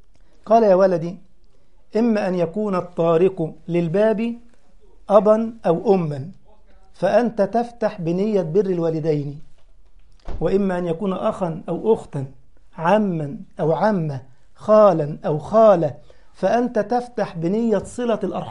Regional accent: Egypt; أنا من مصر

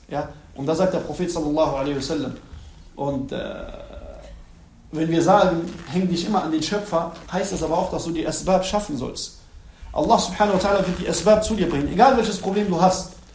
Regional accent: Morocco; Ja, ich komme aus Marokko.

